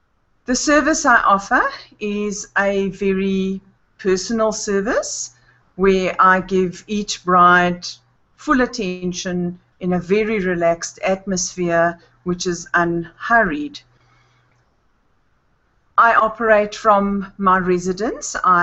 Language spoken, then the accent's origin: English; Johannesburg, Gauteng, South Africa; I am from Johannesburg, South in South Africa